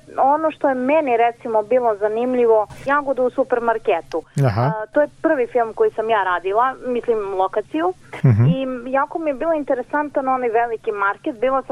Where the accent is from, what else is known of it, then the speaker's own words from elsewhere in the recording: Zaječar, Zaječar District, Serbia; born there; Pošto sam rođena u Zaječaru, ja ću da krenem od mog grada.